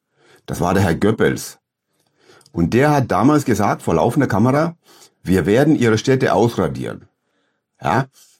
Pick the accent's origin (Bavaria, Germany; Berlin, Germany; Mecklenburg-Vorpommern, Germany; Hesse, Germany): Bavaria, Germany; Bindlach; born there; Ich bin in Bayreuth oder in der Nähe von Bayreuth geboren, nämlich in Bindlach.